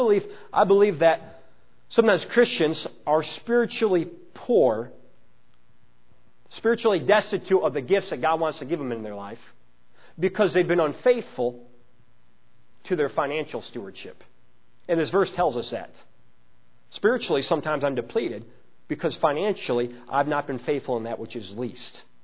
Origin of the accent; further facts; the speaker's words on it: Chicago, Illinois, United States; accent: Chicago; But I guess I still sound like I'm definitely from Chicago.